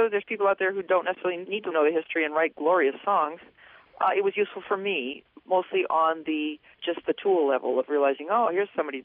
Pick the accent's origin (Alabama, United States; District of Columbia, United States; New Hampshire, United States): New Hampshire, United States; I'm a New Englander. I'm from New Hampshire. I'm very much a product of, you know, having grown up in the Northeast.